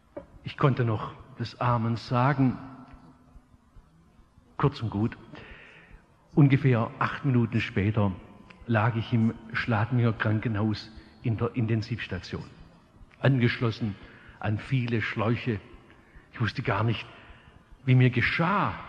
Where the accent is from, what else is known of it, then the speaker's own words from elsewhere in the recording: Stuttgart, Baden-Württemberg, Germany; Ich sagte, ich komme aus Stuttgart.